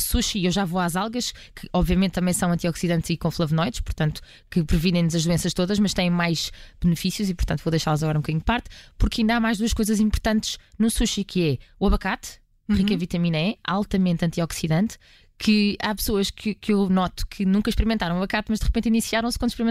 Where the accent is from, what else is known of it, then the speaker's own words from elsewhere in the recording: Portugal; somos portugueses, gostamos de pepino